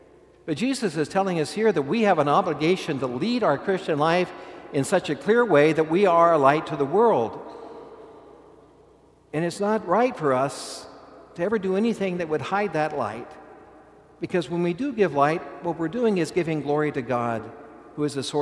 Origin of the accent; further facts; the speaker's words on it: Kansas, United States; And I come from Kansas where we had lots of bushel baskets.